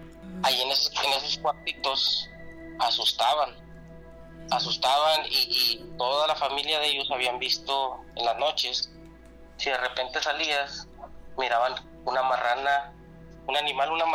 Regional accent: Múzquiz, Coahuila, Mexico; soy originario de Musquis, Coahuila.

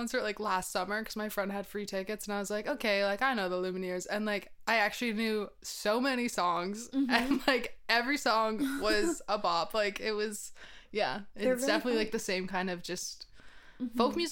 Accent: Mississauga, Ontario, Canada; Well, I'm from Mississauga, but yeah.

